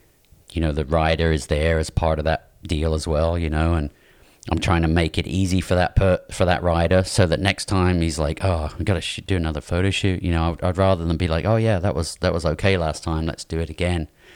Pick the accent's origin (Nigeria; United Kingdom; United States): United Kingdom; England; I grew up in England